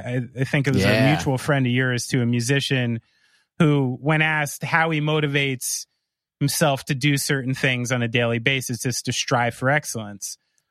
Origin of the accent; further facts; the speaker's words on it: New Jersey, United States; I'm from New Jersey and I'm lying here in Badlands National Park.